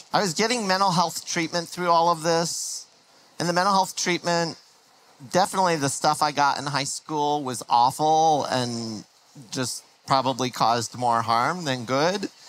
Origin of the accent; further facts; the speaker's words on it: Fort Wayne, Indiana, United States; born there; I was, in fact, born in Fort Wayne, Indiana.